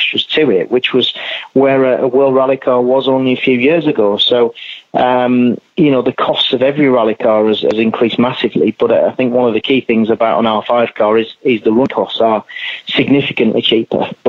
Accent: Yorkshire and the Humber, United Kingdom; I'm from Yorkshire. You don't need to explain that.

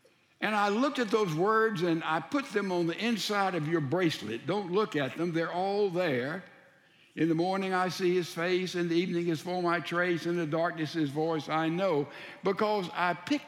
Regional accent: Laurel, Mississippi, United States; When I was a boy, I grew up in Laurel, Mississippi, a little town in South Mississippi, about 18,000 people.

